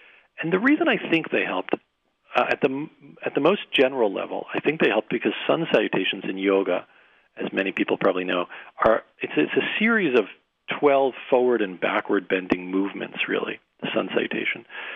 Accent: New Jersey, United States; So I grew up in New Jersey, and I don't know if, you know, folks all over all over Canada and the U.S. know, but New Jersey's pretty intense.

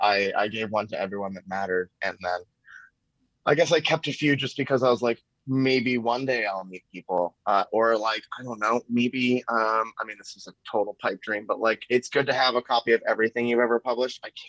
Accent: Toronto, Ontario, Canada; I grew up in Toronto where there was a lot more free press on the streets.

